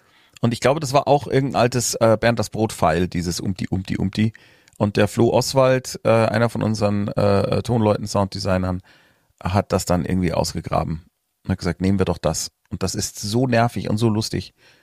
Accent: Munich, Bavaria, Germany; Wir mussten dann tatsächlich nach Münchener Perlach ausweichen, wo ich aufgewachsen bin

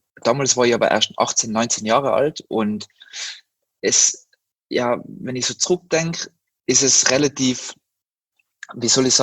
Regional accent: Tyrol, Austria; moved away as an adult; now in Berlin, Germany; ich komme aus dem Zillertal, bin damals in die Tourismusschule gegangen

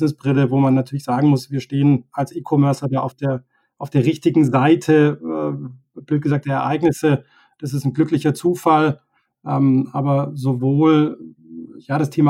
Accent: Tübingen, Baden-Württemberg, Germany; Man muss dazu sagen, wir kommen beide aus Süddeutschland, aus Tübingen.

